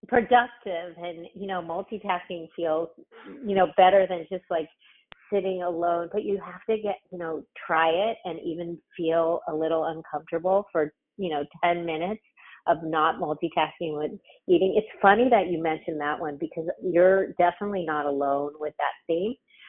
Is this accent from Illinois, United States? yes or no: no; Los Angeles, California, United States; I was born and raised in LA in California, you know, so that says a lot right there, right?